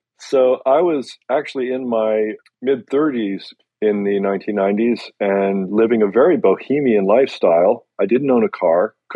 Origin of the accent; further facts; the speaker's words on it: Baltimore, Maryland, United States; Absolutely. Born and raised in Baltimore.